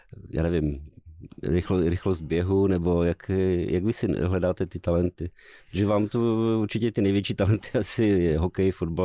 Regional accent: Ostrava, Moravian-Silesian Region, Czechia; já jsem z Ostravy

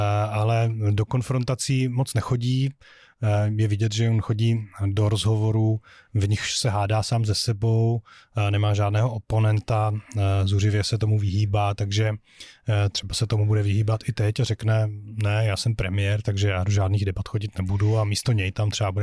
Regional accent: Břeclav, South Moravian Region, Czechia; sám z Jižní Moravy pocházím. Já pocházím z Břeclavy, což je město na, na, na slovensko-rakousko-moravském pomezí.

